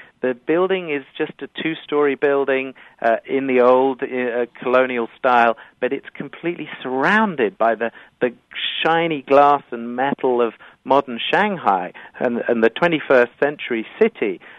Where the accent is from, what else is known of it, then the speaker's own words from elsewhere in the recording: England, United Kingdom; oh, go on, I'm English.